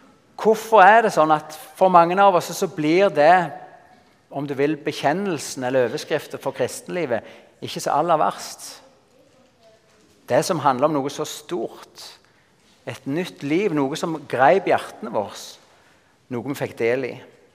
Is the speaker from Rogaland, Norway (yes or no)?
yes; Salte, Rogaland, Norway; Sånn hadde jeg det hjemme på garen jeg vokste opp på Salte.